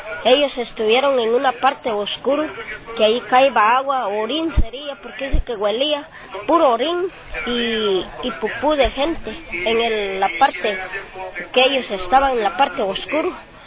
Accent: Honduras; son hondureños y somos hondureños nosotros también

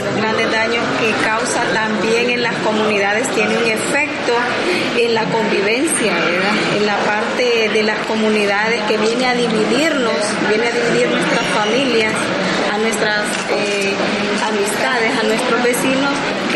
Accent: El Salvador; a ejercer un derecho que nos corresponde a nosotros como salvadoreños, en nuestra riqueza, ¿verdad? Es nuestro patrimonio y como salvadoreños también tenemos que conservarlo

